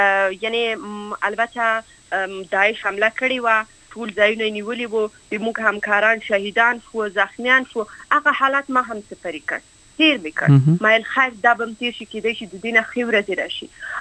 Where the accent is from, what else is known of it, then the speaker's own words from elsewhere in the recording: Afghanistan; moved away; دا خبره زه د دې خاطر نه کوم چې زه د افغانستان څخه راوتلی یم